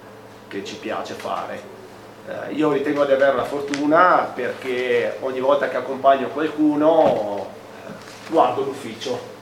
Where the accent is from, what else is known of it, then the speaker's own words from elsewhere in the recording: Padua, Veneto, Italy; Io sono padovano e come tanti ragazzi di pianura si stanno avvicinando all'attività di guida alpina o di accompagnatore di montagna